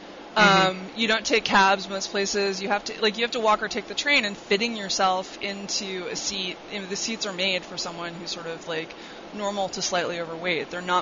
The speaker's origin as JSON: {"language": "English", "town": "Manhattan", "region": "New York", "country": "United States", "tie": "born or raised there", "said": "I grew up in Manhattan"}